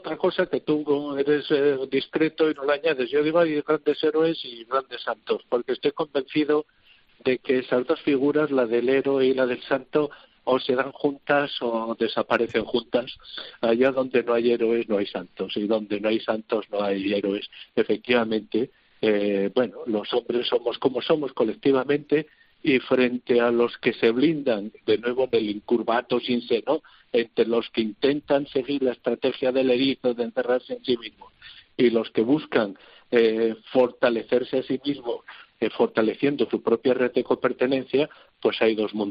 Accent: Navarre, Spain; nosotros somos de Navarra

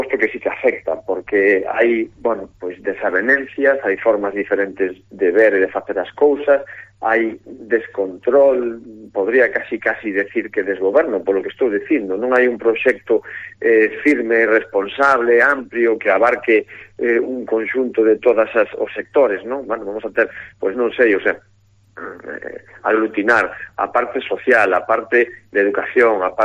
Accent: Meaño, Galicia, Spain; eu son de Meaño e me sinto de Meaño, pero circunstancialmente hubo épocas na miña vida donde estuve máis ligado a Sanxenxo.

